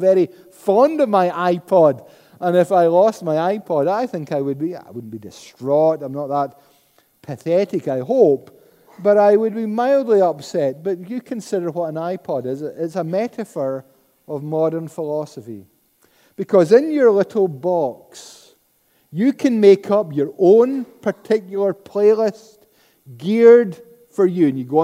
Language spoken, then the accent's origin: English; Paisley, Scotland, United Kingdom; Perversely, maybe it was because I was brought up in Paisley